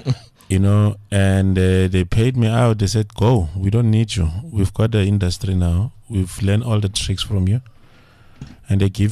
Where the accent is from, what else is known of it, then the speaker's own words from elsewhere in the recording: Kimberley, Northern Cape, South Africa; now in Centurion, South Africa; I'm originating from Kimberley. Mm-hmm. I was here in Centurion staying, being unemployed.